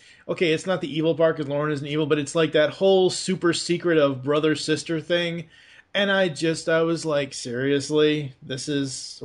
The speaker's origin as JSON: {"language": "English", "region": "Massachusetts", "country": "United States", "accent": "Massachusetts", "moved": "yes", "lives_now": "Kentucky, United States", "said": "I know from experience, you know, Pocky Ka and Harvard Yacht. I lost a lot of that when I moved from Massachusetts to Kentucky"}